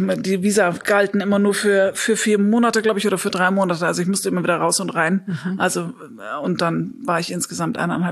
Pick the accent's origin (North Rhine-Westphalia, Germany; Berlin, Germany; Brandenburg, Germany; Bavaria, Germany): Bavaria, Germany; Munich; born there; Dann bin ich zurück nach München in meine Geburtsstadt